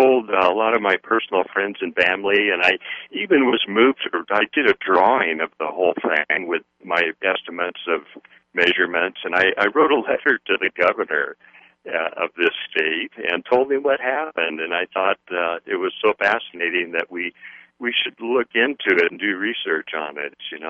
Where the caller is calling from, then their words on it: Montana, United States; I'm calling from Southwest Montana.